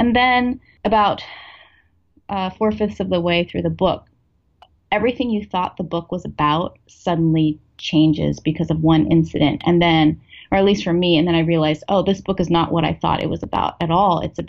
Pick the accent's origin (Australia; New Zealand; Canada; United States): United States; California; But then also I grew up in California and I was not interested in the quote unquote West at all.